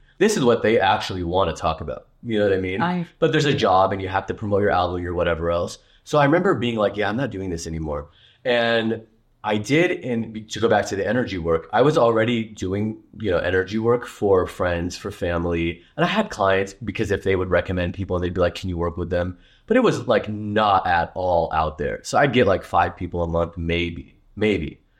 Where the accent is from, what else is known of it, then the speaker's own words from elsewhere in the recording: Hollywood, California, United States; I wanted to be, I grew up in Hollywood.